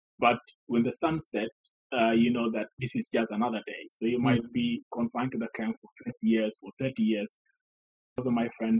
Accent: Ethiopia; So I was born and raised in Ethiopia.

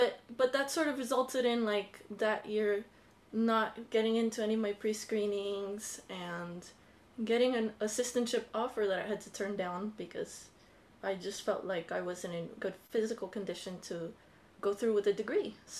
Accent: Miami, Florida, United States; I'm from Miami, Florida.

